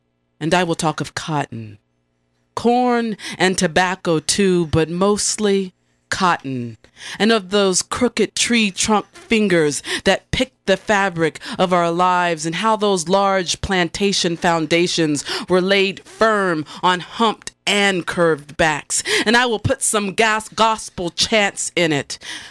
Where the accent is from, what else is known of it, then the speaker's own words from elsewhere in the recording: Greenville, South Carolina, United States; I'm from Greenville, and that's where my family's from, Greenville, Lawrence, and Fountain Inn, and all of those areas.